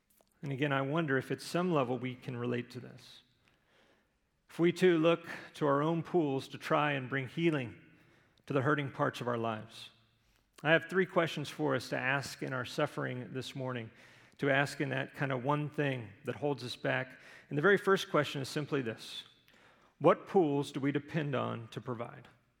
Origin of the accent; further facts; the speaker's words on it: Houston, Texas, United States; I mean, I grew up in Houston, but I was an Oilers fan.